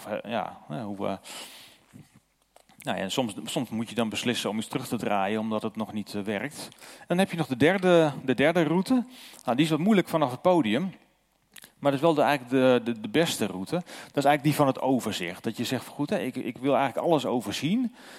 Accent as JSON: {"language": "Dutch", "region": "North Holland", "country": "Netherlands", "tie": "born or raised there", "lives_now": "Zuidwolde, Netherlands", "said": "Ik ben opgegroeid in Noord-Holland. In een dorp waarin, ik dacht toen dat er niemand geloofde. Maar dat kwam omdat ik in een vrij afgeschermde kerkgemeenschap zat."}